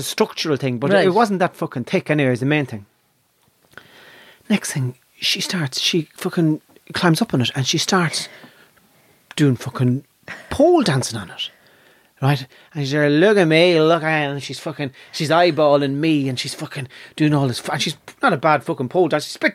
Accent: Ireland; And being Irish... That part of your brain never closes over.

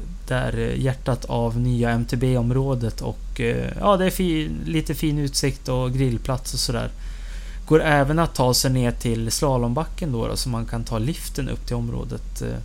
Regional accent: Mora, Dalarna County, Sweden; Ja, men jag är från Mora

